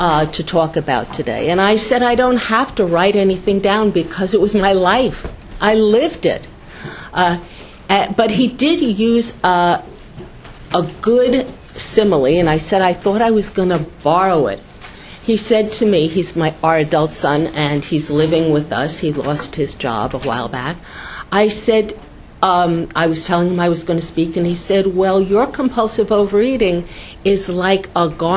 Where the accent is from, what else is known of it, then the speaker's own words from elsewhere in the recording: West Orange, New Jersey, United States; And I'm from West Jersey, West Orange to be specific.